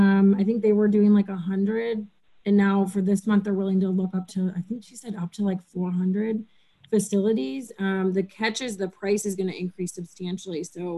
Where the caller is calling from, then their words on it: Connecticut, United States; I'm calling from Connecticut.